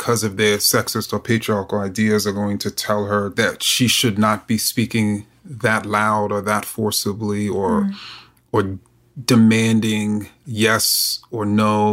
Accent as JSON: {"language": "English", "town": "New York City", "region": "New York", "country": "United States", "tie": "born or raised there", "said": "which growing up in New York City, I mean, that's what we did. We played basketball."}